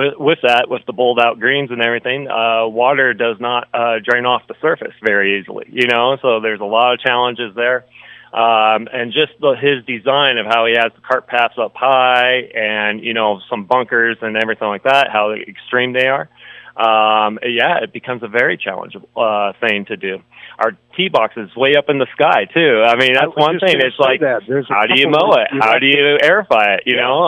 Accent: Gunnison, Colorado, United States; Before that, I grew up in Gunnison, Colorado

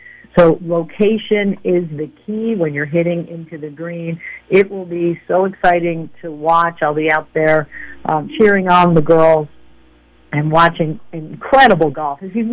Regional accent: Ridgewood, New Jersey, United States; now in Upper Saddle River, United States; I'm in Upper Saddle River right now. I grew up in Ridgewood, New Jersey. I've spent a lot of time, Gary, in Bergen County, New Jersey.

